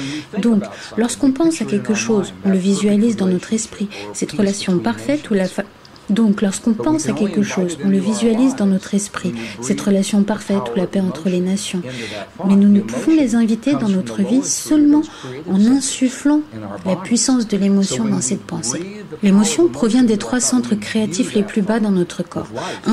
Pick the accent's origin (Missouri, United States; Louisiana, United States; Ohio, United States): Missouri, United States; Kansas City; j'ai été élevé dans une communauté relativement conservatrice dans le Midwest. Je suis né dans le Missouri, Kansas City, Missouri.